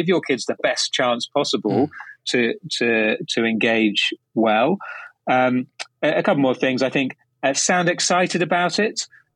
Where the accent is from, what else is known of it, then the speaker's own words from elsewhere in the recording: United Kingdom; it is now, because I'm British and apparently I get to say what the words are.